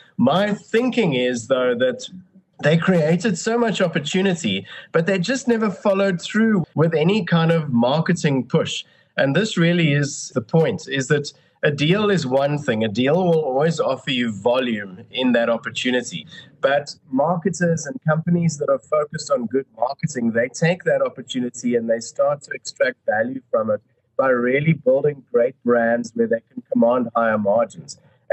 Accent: South Africa; And I think more and more as South African businesses, we seem to almost be afraid of competition.

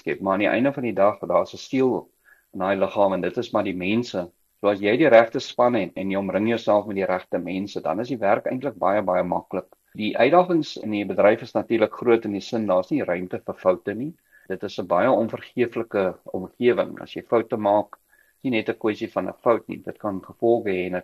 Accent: Gauteng, South Africa; ek het op die Oosrand groot geword, baie naby aan wat in daai dae Jan Smuts lughawe was.

